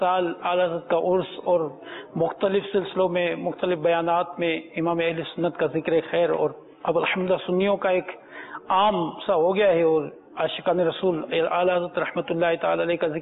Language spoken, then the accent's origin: Urdu; Pakistan; first language Sindhi; اور چونکہ میری مادری زبان سندھی ہے